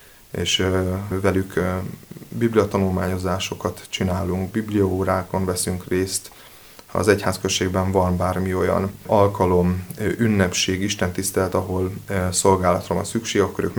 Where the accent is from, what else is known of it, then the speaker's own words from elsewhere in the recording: Vásárosnamény, Szabolcs-Szatmár-Bereg, Hungary; born there; mert én Vásárosamény születésű vagyok